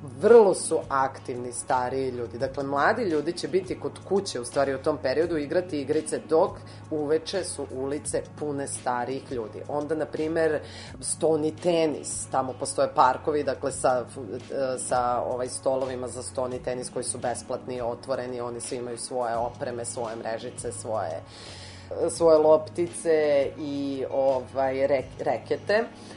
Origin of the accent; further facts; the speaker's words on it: Serbia; obično svi pretpostavljaju da dolazimo iz Amerike, pitaju nekako tako odmah na bum kao jel ste vi iz Amerike, ja kažem ne, iz Srbije